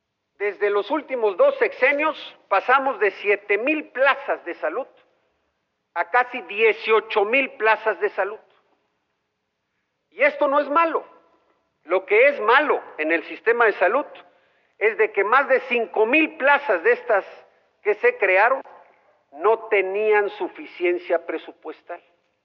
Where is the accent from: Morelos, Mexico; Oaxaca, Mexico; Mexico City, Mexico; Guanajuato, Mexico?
Oaxaca, Mexico; tomar una decisión como oaxaqueñas y como oaxaqueños